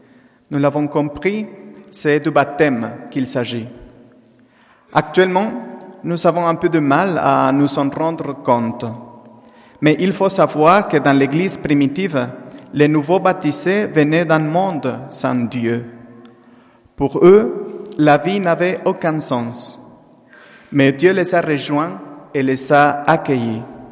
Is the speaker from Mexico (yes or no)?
yes; Mexico; French is a second language; now in Strasbourg, France; Je viens du Mexique. Et depuis mon arrivée en France en 2004, je suis toujours resté en Alsace, à Strasbourg